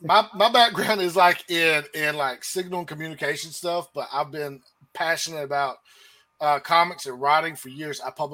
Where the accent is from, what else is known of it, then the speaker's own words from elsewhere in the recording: Florida, United States; now in Pennsylvania, United States; Yeah, so I'm from Florida originally. You wouldn't expect it with this accent, right? You'd think Georgia or Texas or something.